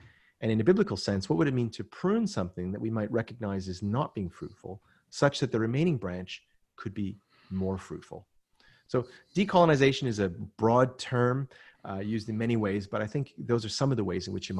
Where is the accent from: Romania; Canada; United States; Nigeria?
Canada; I'm a Canadian, and I'll tell you about my family background if it's relevant.